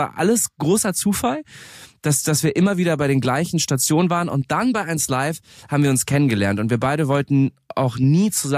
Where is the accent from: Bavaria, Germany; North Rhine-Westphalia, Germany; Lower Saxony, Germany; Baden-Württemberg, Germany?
Bavaria, Germany; Munich; ich komme aus München ursprünglich